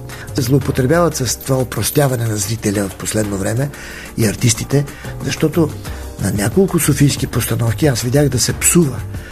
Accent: Western Bulgaria, Bulgaria; В говорене дори може да сбъркам, все пак от Западна България съм, но в писане празно нема.

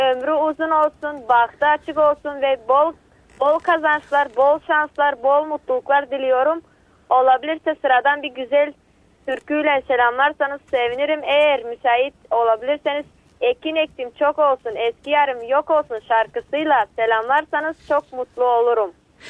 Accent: Boyan Botevo, Haskovo Province, Bulgaria; Ben Hasko bölgesinde Selo Boyan Botevo'danım.

